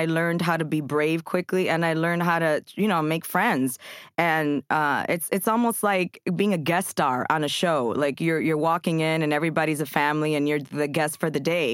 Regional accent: Chicago, Illinois, United States; I grew up in Chicago. I went to 5 different schools before I was 10.

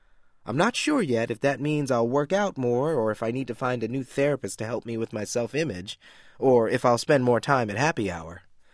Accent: United States; I'm an American.

